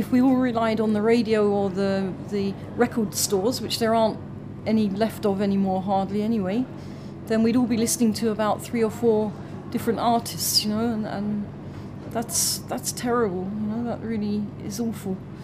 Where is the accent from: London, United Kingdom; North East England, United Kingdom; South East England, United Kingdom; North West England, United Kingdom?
London, United Kingdom; I was born in London, and... In a terrace house, regular house, and then 10 meters away